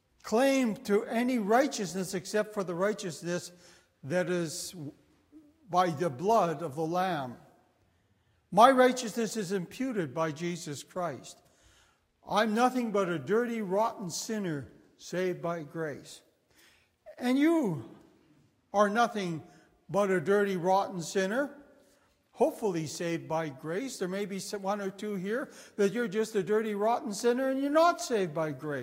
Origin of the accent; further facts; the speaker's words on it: Calgary, Alberta, Canada; I come from Calgary